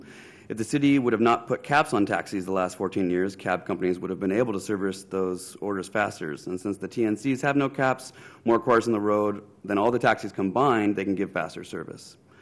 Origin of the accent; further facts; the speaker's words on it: Portland, Oregon, United States; I'm a Portland native. I was born in Kaiser, North Portland in 77, graduated from Lincoln about 20 years ago